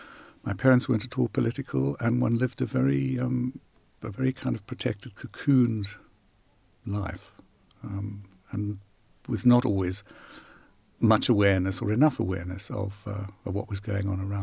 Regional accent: South Africa; my parents were English and went out to South Africa just before I was born, so I grew up very much as an English-speaking South African, a white South African.

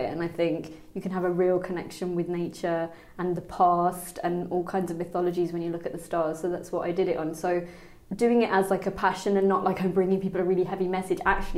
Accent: Birmingham, West Midlands, United Kingdom; Also, remember, I grew up in Birmingham. It's so light polluted.

